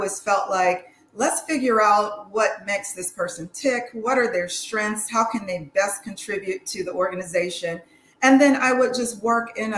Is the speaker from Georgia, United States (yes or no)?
yes; Atlanta, Georgia, United States; I am from Atlanta, an Atlanta native, and I served in the United States Air Force as my first, very first career move.